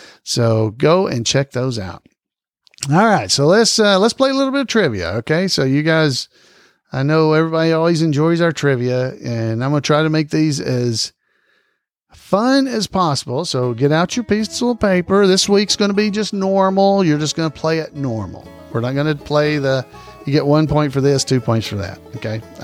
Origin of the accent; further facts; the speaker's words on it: Henniker, Alabama, United States; I grew up on Route 3. Henniker, Alabama, because it was Rural Route 3